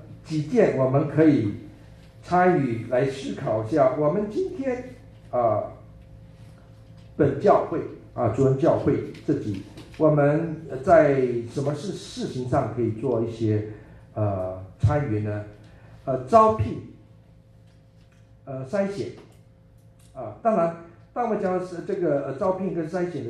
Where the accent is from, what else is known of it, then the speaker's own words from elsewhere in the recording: United States; also born or lived in Taiwan; 我们这些在美国长大的，在美国这么久，二十几年、二十五年到三十年的，要回到台湾，虽然长得一样，会讲国语，但是他们一听到。